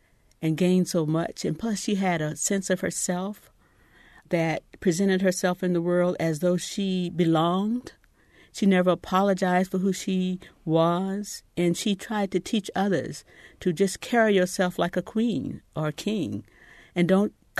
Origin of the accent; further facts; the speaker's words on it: Miami, Florida, United States; As a child growing up in Miami, Florida, we used to have what was then called Negro History Week.